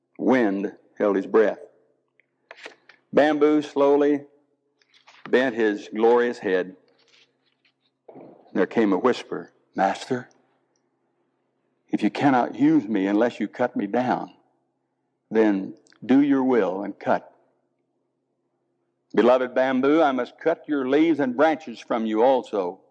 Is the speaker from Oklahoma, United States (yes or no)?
yes; Oklahoma, United States; accent: Oklahoma; is my Oklahoma accent bothering you all?